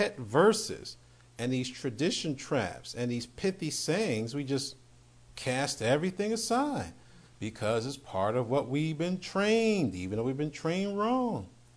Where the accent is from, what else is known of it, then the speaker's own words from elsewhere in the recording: New York, United States; born there; I was born in New York, so there is a built-in cynicism and distrust of people automatically.